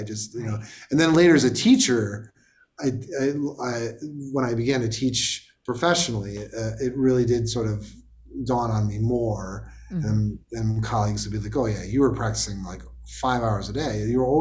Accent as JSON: {"language": "English", "town": "Buffalo", "region": "New York", "country": "United States", "tie": "born or raised there", "said": "My first one, of course … growing up in Buffalo."}